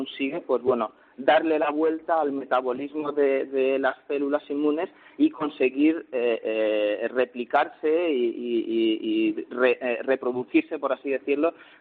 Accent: Spain; moved away as an adult; now in France; me fui de España con la idea de volver a los pocos años.

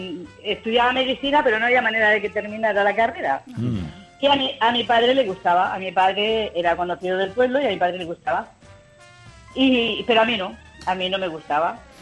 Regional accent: Archena, Region of Murcia, Spain; Tengo 55 años, soy de Murcia, de un pueblo que se llama Archena.

